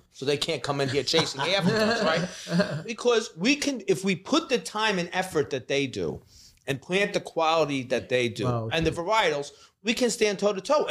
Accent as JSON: {"language": "English", "country": "United States", "said": "But I, as an American, I feel we can do this"}